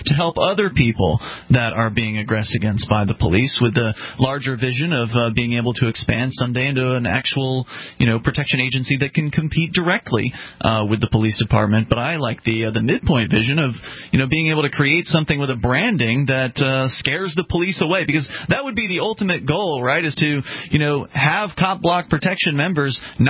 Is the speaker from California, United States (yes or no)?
no; Sarasota, Florida, United States; it's Sarasota, Florida, which is my hometown